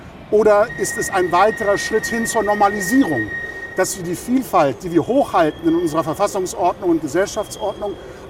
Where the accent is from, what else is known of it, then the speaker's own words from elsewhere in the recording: Lübeck, Schleswig-Holstein, Germany; so wie ich im Großwerden in Lübeck die Altstadtkirchen als meine Kirchen verstanden habe, als meine Heimat.